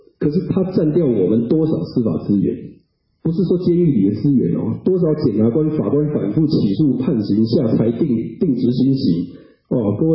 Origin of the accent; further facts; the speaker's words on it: Taiwan; 我们台湾人啊就跟健保一样，我们台湾的健保跟美国医生不一样